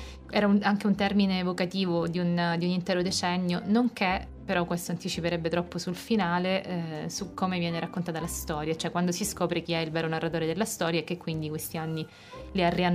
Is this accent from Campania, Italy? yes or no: no; Messina, Sicily, Italy; Io sono messinese, insomma ci terrei anch'io a essere italiana.